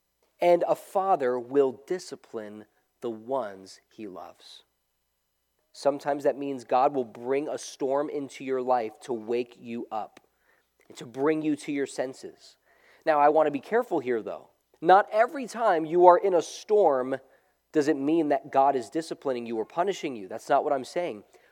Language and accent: English; New York City, New York, United States; I grew up close to New Jersey. I grew up in New York City, and I was there to actually see the untold damage that was done by Hurricane Sandy when it hit.